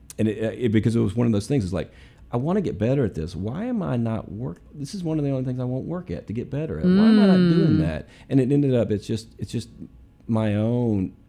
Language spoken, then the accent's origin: English; Mobile, Alabama, United States; Like I grew up in Mobile, Alabama. I wasn't even in Memphis.